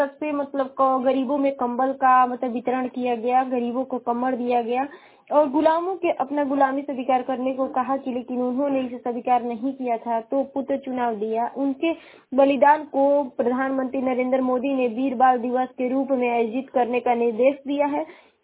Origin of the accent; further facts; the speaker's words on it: Uttar Pradesh, India; और मैं बलिया जिले की निवासी हूँ।